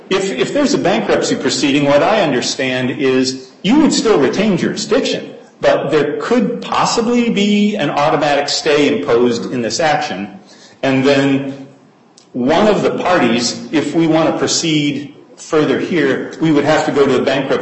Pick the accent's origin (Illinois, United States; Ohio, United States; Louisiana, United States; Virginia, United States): Illinois, United States; Chicago; But I'm colloquial, too, because I'm from Chicago.